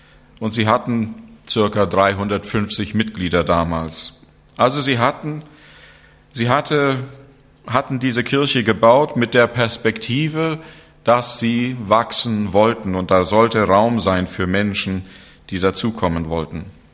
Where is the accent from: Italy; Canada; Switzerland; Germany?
Canada; in meinem Heimatland und in meiner Heimatstadt und auch mit meinen Geschwistern viel Zeit zu verbringen